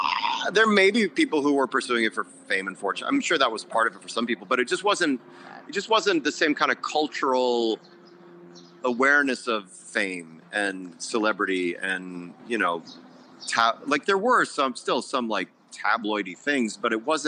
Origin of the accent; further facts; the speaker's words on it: Illinois, United States; when I went back home to Illinois, I grew up outside Chicago